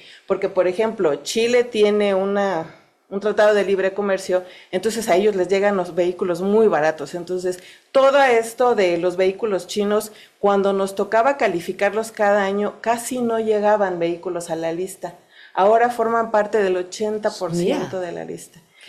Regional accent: Mexico; Soy la única mexicana que forma parte del jurado internacional del Women's World Wildcard of the Year.

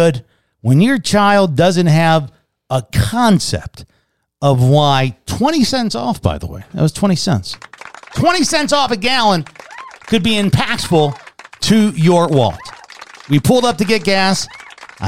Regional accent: Chicago, Illinois, United States; And maybe it's because I grew up in Chicago, Crook County, where everything is taxed.

